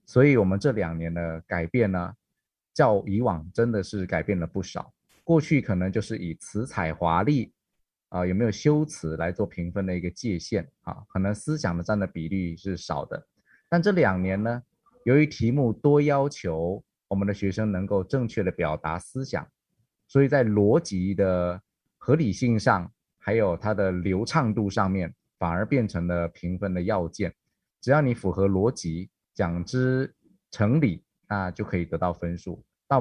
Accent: Taoyuan, Taiwan; also born or lived in Taichung / Kaohsiung; 我本来是桃园人的，那因缘际会到台中，甚至到高雄研究所。

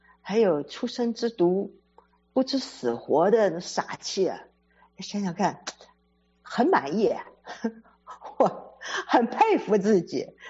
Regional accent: Taiwan; moved away as an adult; now in United States; 我是台湾长大，我一直以为我会是一个台湾土生土长老死台湾的人，从来没有想过会要出国。

